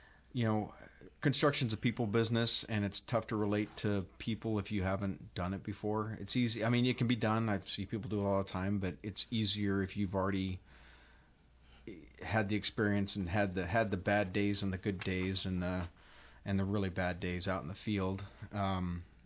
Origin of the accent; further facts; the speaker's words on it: Anchorage, Alaska, United States; I'm from Anchorage originally, born and raised. Went to Rogers Park, and then Windler, and then East High.